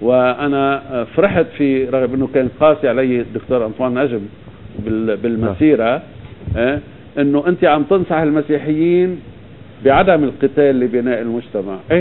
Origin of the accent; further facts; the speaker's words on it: Lebanon; أنا كمواطن لبناني بدي صرف النظر عن أي تجربة عربية أخرى